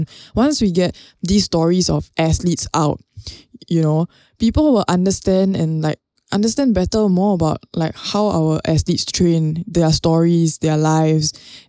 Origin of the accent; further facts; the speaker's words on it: Woodlands, Singapore; I come from Woodlands, I don't know whether there's a Woodlands in America